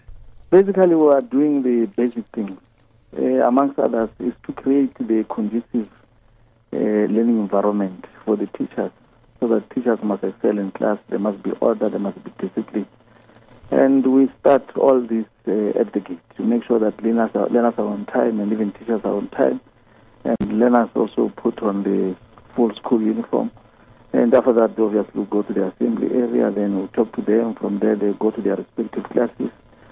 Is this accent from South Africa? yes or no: yes; Limpopo, South Africa; now in Soweto, South Africa; No, I was born and bred in Limpopo.